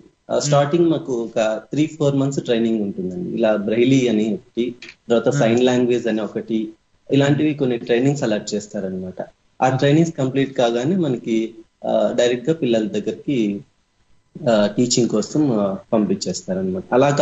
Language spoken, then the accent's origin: Telugu; Dharmavaram, Andhra Pradesh, India; నాది మొత్తం అంతా నేటివ్ అంతా కూడా ధర్మవరం అండి. పుట్టింది, పెరిగింది, చదివింది అంతా కూడా ధర్మవరంలోనే జరిగింది.